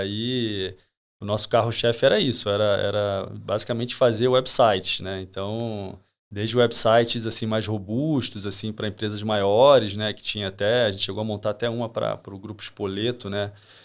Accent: Rio de Janeiro, Brazil; now in São Paulo, Brazil; Então, eu vim aqui para São Paulo, sou do Rio de Janeiro, né? Mas moro aqui em São Paulo já tem 4 anos.

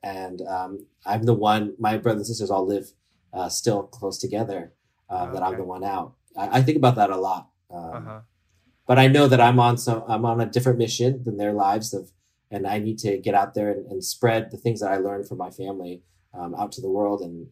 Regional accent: California, United States; But I think I grew up in an environment, growing up in the Bay Area was also a huge blessing because everyone around me was changing the world.

